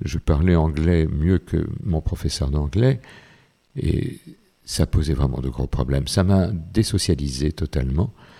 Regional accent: France; Alors qu'un autre de mes grands-pères planquait des juifs et s'est fait fusiller en Tchécoslovaquie. Je crois que je suis un vrai Français de ce point de vue.

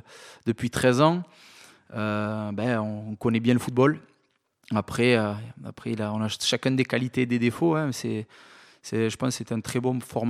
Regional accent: Toulouse, Occitanie, France; j'étais originaire d'ici, et puis c'était mon club, quoi. Donc quand on est Toulousain, on a envie de jouer à Toulouse.

